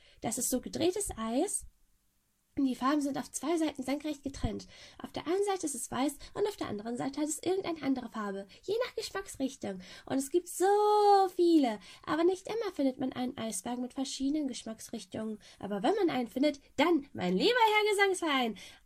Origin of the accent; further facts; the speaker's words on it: Gdansk, Pomeranian Voivodeship, Poland; Ja, und außerdem komme ich aus Danzig. Das liegt in Polen, wie du sicherlich weißt. Diese Stadt ist so wunderschön. Sie liegt direkt am Meer